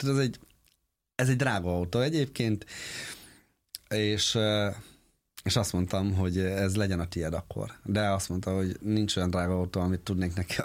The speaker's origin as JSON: {"language": "Hungarian", "region": "Hajdú-Bihar", "country": "Hungary", "said": "a Hortobágy pereméről, hogy úgy mondjam, mert ugye mi onnan származunk, Kelet-Magyarországról."}